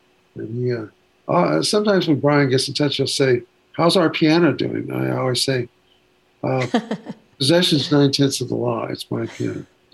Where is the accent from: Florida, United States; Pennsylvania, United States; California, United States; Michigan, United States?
California, United States; Ventura; also born or lived in Waco, Texas; I grew up in, I was born in Texas, Waco, or Waco as I've called it for years. But, from 2 years of age on, I was in Ventura, California, which is on the coast.